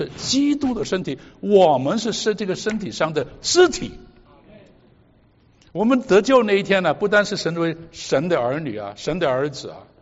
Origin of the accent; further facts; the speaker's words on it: Hong Kong; 国内来的，国内还有不同省份，那还有台湾来的，有什么东南亚，我是香港来的